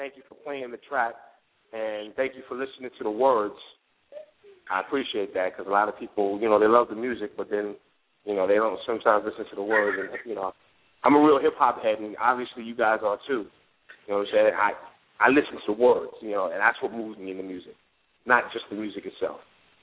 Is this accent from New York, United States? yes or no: yes; New York, United States; now in California, United States; look, I'm from New York originally. I'm living out here in Cali.